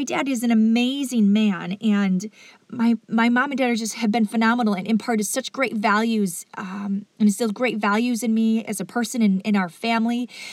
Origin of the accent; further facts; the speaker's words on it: Midwest, United States; Yet even though I grew up in the Midwest, I realized that we are not meant, as humans, we are not meant to isolate.